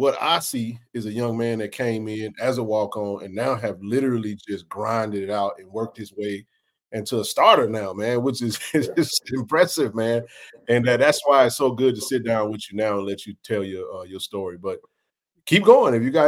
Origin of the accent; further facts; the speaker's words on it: Jackson, Mississippi, United States; Jackson is a lovable place, man. My hometown.